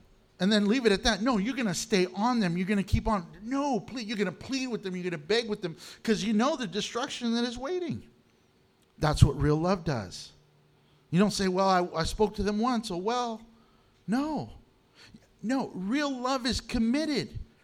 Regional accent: Houston, Texas, United States; For instance, I came from Houston. Back in Houston, we have highways, just like here, we have highways.

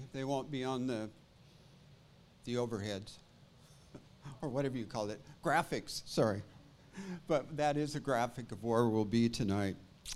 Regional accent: Washington, United States; We're originally from Washington State, and from the rain and the moss. Now we live here in the desert and the heat.

